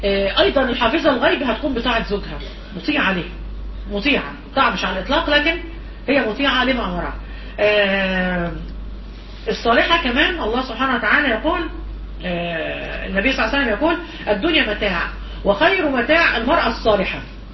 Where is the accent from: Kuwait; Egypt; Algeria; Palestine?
Egypt; واحنا عندنا في مصر اعلى واعلى ما شاء الله،